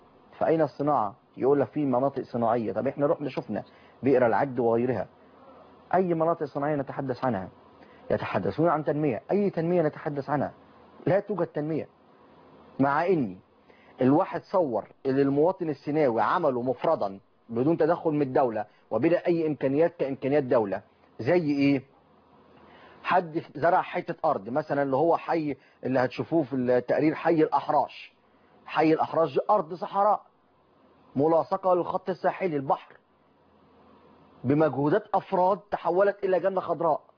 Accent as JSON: {"language": "Arabic", "country": "Egypt", "said": "كلنا مصريين"}